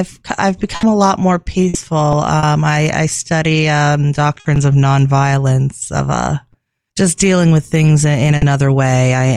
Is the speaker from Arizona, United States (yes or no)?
yes; Phoenix, Arizona, United States; Well, I'm from Phoenix myself. I moved here in the beginning of December from Phoenix, and it's certainly a lot different.